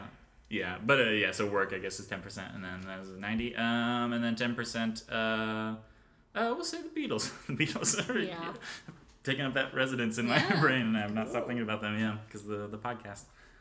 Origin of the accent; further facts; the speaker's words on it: Indiana, United States